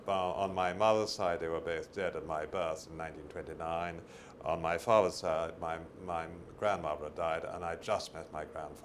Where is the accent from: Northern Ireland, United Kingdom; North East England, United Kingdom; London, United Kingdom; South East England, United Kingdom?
South East England, United Kingdom; Woldingham; born there; I was born on the 15th of February, 1929. I was born in Surrey, and I was christened at Tandridge. The village I was born in was Woldingham, Surrey.